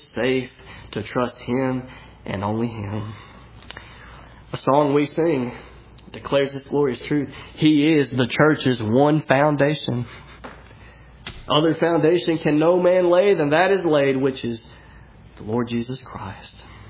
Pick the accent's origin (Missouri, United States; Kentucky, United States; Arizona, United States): Kentucky, United States; Danville; I'm from Danville, Kentucky, tiny little town. Most people don't know what it is.